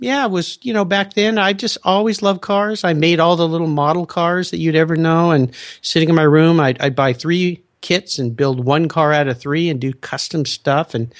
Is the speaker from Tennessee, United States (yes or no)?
no; La Jolla, California, United States; I grew up in La Jolla, California, so Southern California, car culture